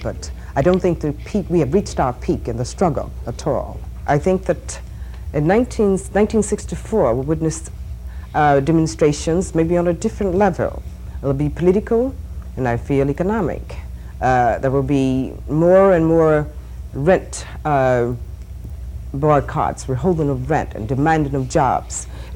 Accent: Arkansas, United States; And this is my home state. I have a desire to see things right in Little Rock and in Arkansas in general.

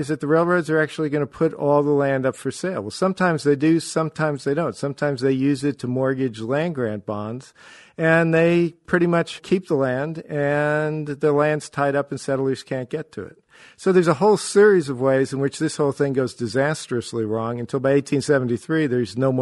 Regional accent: Florida, United States; You guys know I'm from Florida.

